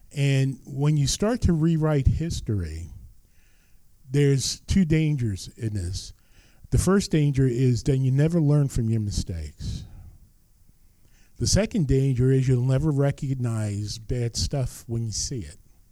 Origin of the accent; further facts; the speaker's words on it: New Jersey, United States; I grew up in Bergen County.